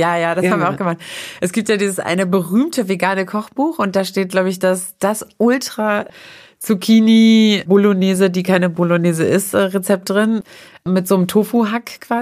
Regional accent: East Germany, Germany; moved away; als ich bin aus dem Osten abgehauen und das Tollste fand ich, dass es alles gibt auf einmal im Westen.

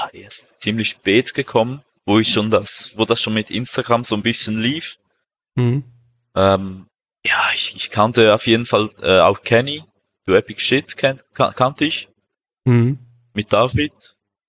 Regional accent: German-speaking Switzerland, Switzerland; Als Deutschschweizer Schüler hast du in der 5. und 6. Klasse hast du Englisch und Französisch.

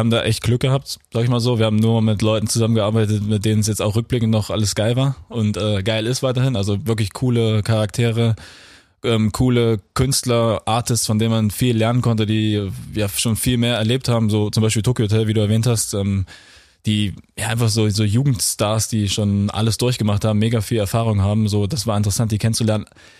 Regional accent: Thuringia, Germany; ich bin aus Thüringen

